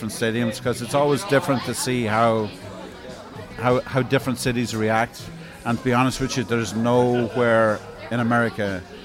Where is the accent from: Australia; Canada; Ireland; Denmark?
Ireland; now in New York, United States; I mean, I grew up in Ireland. My parents had been married here in New York.